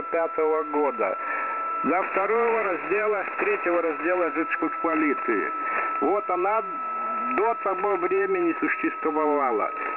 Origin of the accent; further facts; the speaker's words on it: Lithuania; Я же литовец, я из Литвы, я в Литве живу.